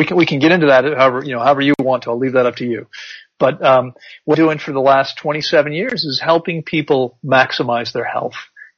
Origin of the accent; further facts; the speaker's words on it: District of Columbia, United States; I grew up outside of Washington, D.C.